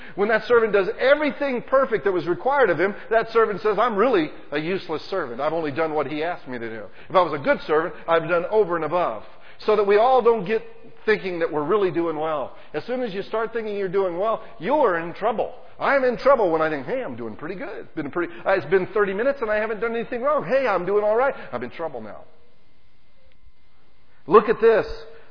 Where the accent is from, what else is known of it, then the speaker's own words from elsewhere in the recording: United States; And I'm American, I know.